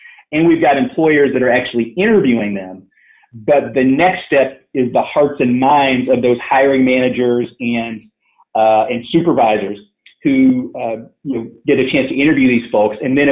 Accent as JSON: {"language": "English", "region": "Washington", "country": "United States", "said": "So in my home state of Washington"}